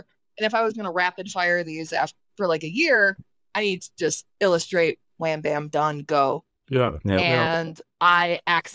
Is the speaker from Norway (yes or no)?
no; United States; now in Ireland; I went by … then I got married. I'm an American. I moved to Ireland.